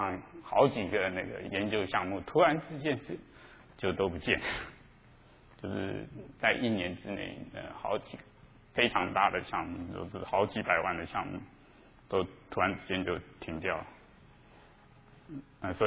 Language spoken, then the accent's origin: Chinese; Taiwan; moved away as an adult; now in United States; 我是来自台湾，我是在美国拿到学位。